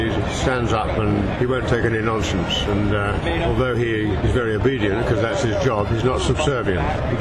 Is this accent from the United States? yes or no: no; England, United Kingdom; I'm an English actor, as you can hear